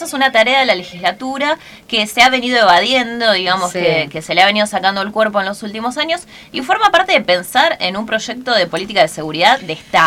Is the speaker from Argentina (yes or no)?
yes; Rosario, Santa Fe, Argentina; yo soy de la ciudad de Rosario, soy santafesina, de Rosario, ¿verdad? Pero vivo en Rosario ya hace, sí, muchos años